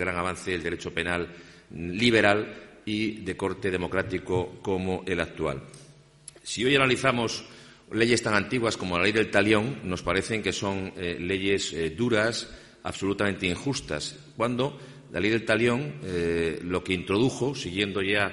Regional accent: Castile and León, Spain; yo comencé mi profesión precisamente aquí en las tierras gallegas, próximo a mí, que soy del Bierzo, como comprenderán, casi en casa, ¿no?

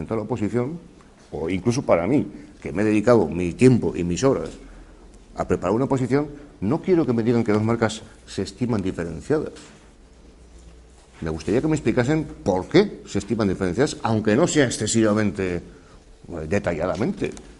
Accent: Spain; lo digo sinceramente y lo lamento como español, me da vergüenza.

